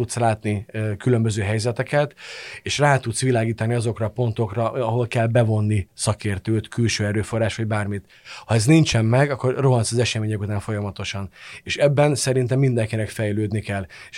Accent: Hungary; magyarként hazai pályán vagyok

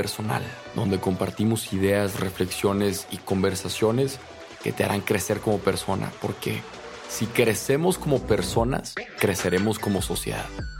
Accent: Torreón, Coahuila, Mexico; estaba toda la inseguridad aquí en Torreón, en mi ciudad natal

